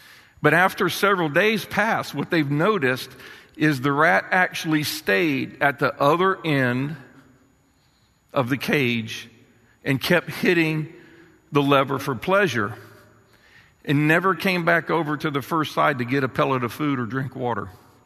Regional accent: Florida, United States; Yeah, I grew up in Florida, mainly on the east coast of Florida

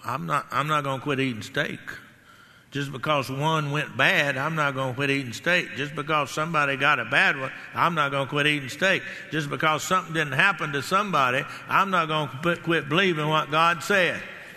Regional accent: Texas, United States; I'm from Texas and I like steak

